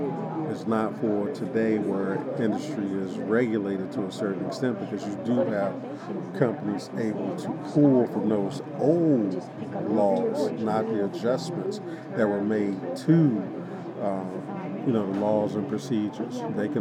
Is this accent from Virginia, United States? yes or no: yes; Virginia, United States; I grew up in Southwest Virginia, small town that went through an economic boom, and then it crashed in the 80s and 90s.